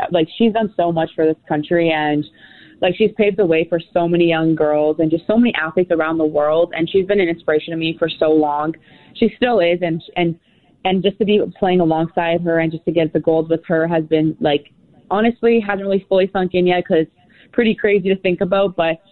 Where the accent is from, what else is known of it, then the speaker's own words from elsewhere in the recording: Vancouver, British Columbia, Canada; because I'm from Vancouver